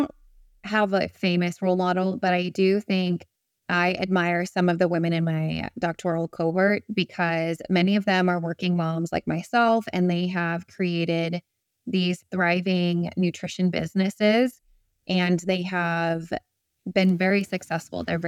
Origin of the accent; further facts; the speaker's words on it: Alaska, United States; So I grew up in Alaska, so lots of mountains, hiking, snowboarding, ice skating